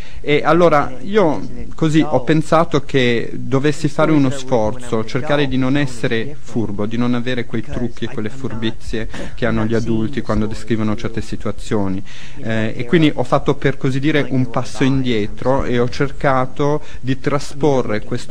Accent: United States; now in France; Io mi sono trasferito dall'America 8 anni fa, sono venuto a vivere in Europa, adesso vivo in Francia, e devo dire, mi è servita questa esperienza, perché è stato solo quando io me ne sono andato dall'America che mi sono davvero reso conto di quanto americano io davvero fossi e sono

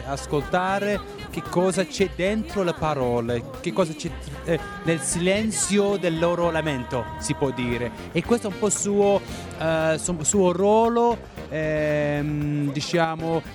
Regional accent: Netherlands; first language Dutch/Moroccan Berber; Italian is a second language; io sono venuto dall'immigrazione, sono cresciuto in Olanda non con una doppia identità, però più con doppie lingue, l'olandese fuori, il berbero marocchino a casa.

